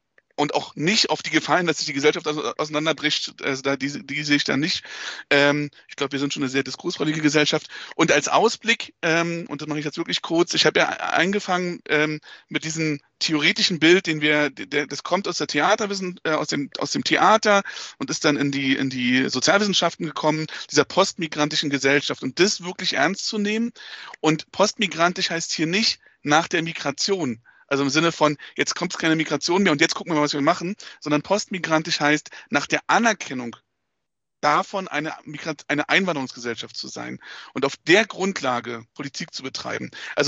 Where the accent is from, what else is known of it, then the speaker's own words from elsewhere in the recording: Berlin, Germany; born there; now in Biesental, Germany; Also ich bin in Berlin-Friedrichshain geboren und lebe aber mittlerweile seit 6 Jahren in einem Ort, der nennt sich Biesental. Der liegt zwischen Bernau und Eberswalde